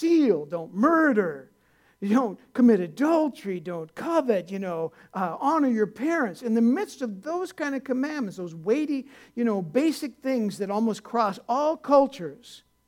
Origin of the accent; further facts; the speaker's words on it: California, United States; When I was growing up in California, growing up as a kid.